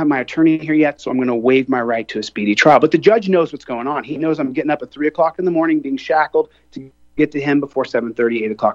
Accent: Lynwood, California, United States; born there; also born or lived in Colombia; No, I was born in California, went to Colombia till I was almost three. And then we moved back to the States because my mom wanted to make sure I was born in the same hospital she was born in Linwood, California.

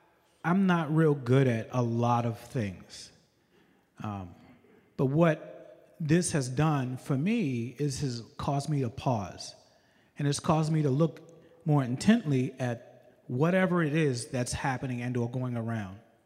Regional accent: New York, United States; So I'm from New York, and while I was in New York, I had an opportunity to, well, I kind of was birthed into art.

